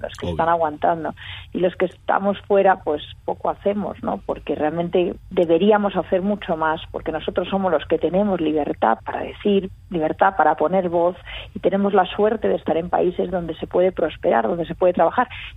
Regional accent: Spain; Mi padre cubano de Cienfuegos y yo toda la vida he estado en España y me he educado en España

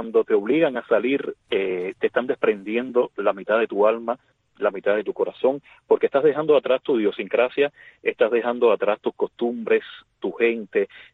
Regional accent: Cuba; no existiría nada de eso dentro de mi Cuba, porque como cubanos somos emprendedores, somos luchadores, somos creativos

